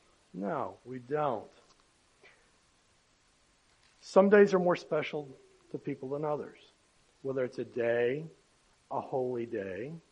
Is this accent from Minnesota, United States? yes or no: no; Oklahoma, United States; when I was raised back in Oklahoma, because I was raised in a Baptist church